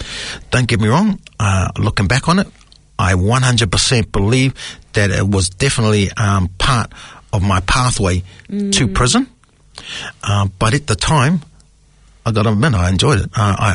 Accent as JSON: {"language": "English", "town": "Whakatane", "region": "Bay of Plenty", "country": "New Zealand", "tie": "born there", "said": "I was born in Whakatane."}